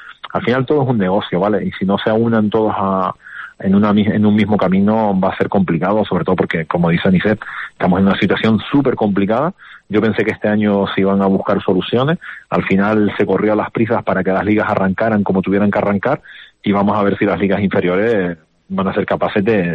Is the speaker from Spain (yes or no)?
yes; Canary Islands, Spain; Yo soy canario